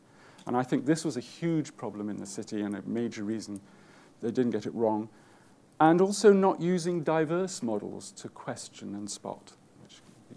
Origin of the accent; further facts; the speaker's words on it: United Kingdom; Yes, I mean, as a British person, of course, I have to start by saying